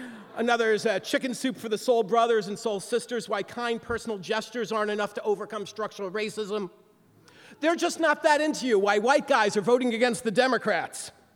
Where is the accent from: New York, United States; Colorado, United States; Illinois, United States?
New York, United States; I used to speak quickly because I'm from New York, but because I've been in the South on this book tour, I've slowed down, so forgive me.